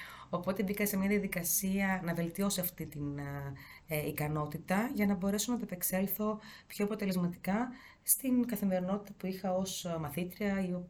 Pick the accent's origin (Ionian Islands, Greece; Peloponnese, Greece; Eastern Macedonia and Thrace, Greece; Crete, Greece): Eastern Macedonia and Thrace, Greece; Orestiada; now in Sparta, Greece; Κατάγομαι από την Οραστιάδα Εύρου. Διορίστηκα πέρσι στη Σπάρτη.